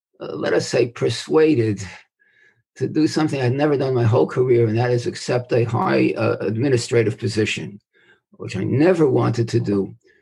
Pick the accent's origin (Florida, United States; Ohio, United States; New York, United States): New York, United States; Brooklyn; I was born in Brownsville, what used to be a Jewish neighborhood in Brooklyn. I went, despite the fact that I lived in Brownsville, to the Yeshiva Flatbush, both in elementary school and in high school.